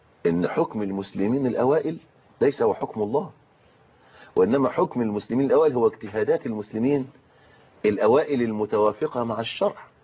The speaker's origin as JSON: {"language": "Arabic", "country": "Egypt", "said": "يعني مسألة عندنا في مصر"}